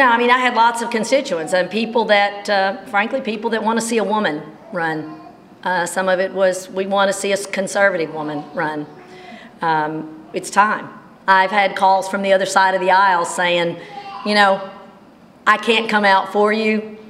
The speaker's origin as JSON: {"language": "English", "region": "Mississippi Delta", "country": "United States", "tie": "born or raised there", "said": "I grew up in the Delta where if you were Republican, you weren't ever going to win, it didn't seem."}